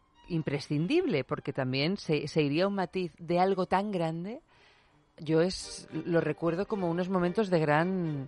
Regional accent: Albacete, Castilla-La Mancha, Spain; yo que soy de Albacete, que está muy influida por la cultura valenciana

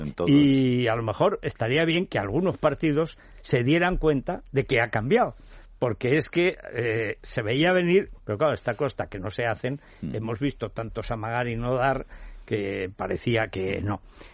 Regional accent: Teruel, Aragon, Spain; Es como si yo, que soy de Teruel, digo, yo he ido a Teruel.

